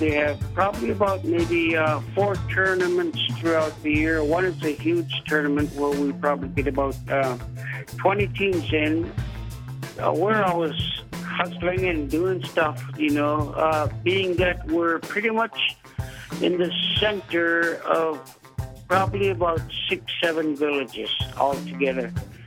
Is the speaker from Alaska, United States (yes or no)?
yes; Noorvik, Alaska, United States; I'm currently acting administrator. I was born and raised here in Norvik, Alaska. It's a really nice place. It's a place down where the delta is.